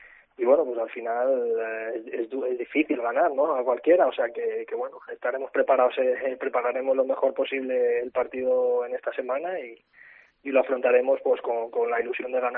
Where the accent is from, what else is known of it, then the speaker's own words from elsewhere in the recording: Salamanca, Castile and León, Spain; mi intención era quedarme cerca de mi ciudad, de mi tierra y bueno, pues me llegó esta oferta de Palencia con unas condiciones buenas en todos los sentidos, sobre todo pues varias gente también de aquí de Salamanca